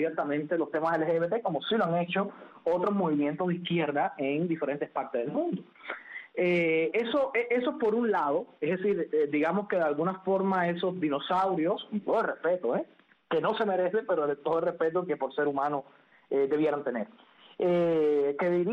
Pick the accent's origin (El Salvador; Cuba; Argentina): Cuba; en el cual no tuve participación en ninguna como ciudadano cubano